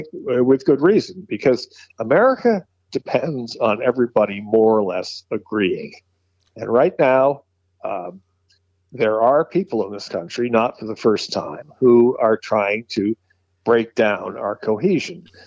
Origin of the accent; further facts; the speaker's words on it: United States; And as an American, I find it very distressing.